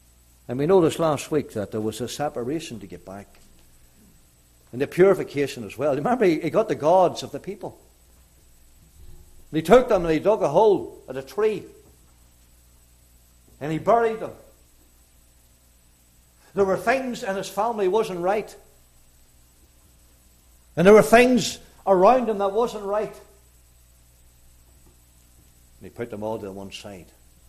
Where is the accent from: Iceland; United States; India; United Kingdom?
United Kingdom; Northern Ireland; Even though I'm from Northern Ireland